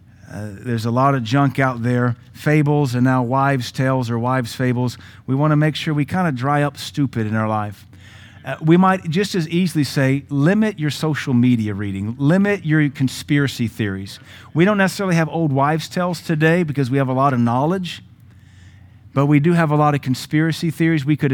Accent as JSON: {"language": "English", "town": "Seattle", "region": "Washington", "country": "United States", "tie": "born or raised there", "said": "You know, I grew up in Seattle, which was environmental central"}